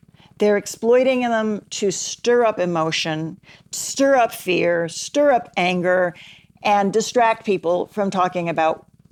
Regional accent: Tulsa, Oklahoma, United States; starting with my home state in Tulsa.

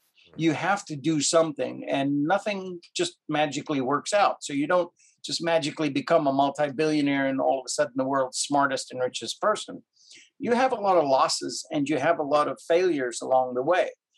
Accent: Cape Town, Western Cape, South Africa; growing up in Cape Town, South Africa, which is our commonality, which is where I'm from originally

